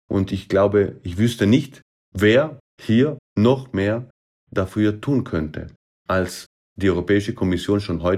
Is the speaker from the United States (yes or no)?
no; Trentino-Alto Adige, Italy; wir als Südtiroler bekommen mehr Platz auf den heutigen Gleisen